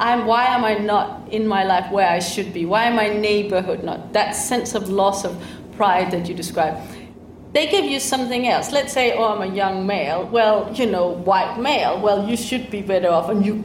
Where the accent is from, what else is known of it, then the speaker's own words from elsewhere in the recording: Denmark; English is a second language; you can hear my accent. I come from a country where radical right-wing populism was popular before it became trendy. Denmark, yeah. Denmark is not, you know, a super unequal, super poor country.